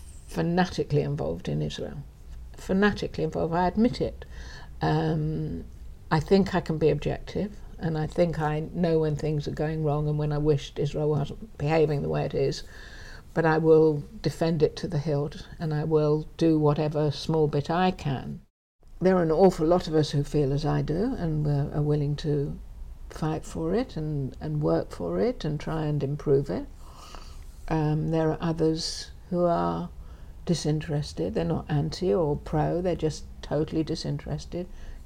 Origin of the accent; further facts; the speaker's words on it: United Kingdom; I'm British through and through, and I don't feel I've got dual loyalties.